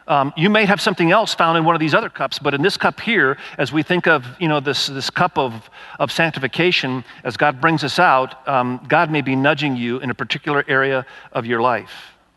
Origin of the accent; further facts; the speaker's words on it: Indonesia; now in Dayton, United States; both my wife and I, Kathy and me, we were raised in Asia. I was raised in Indonesia.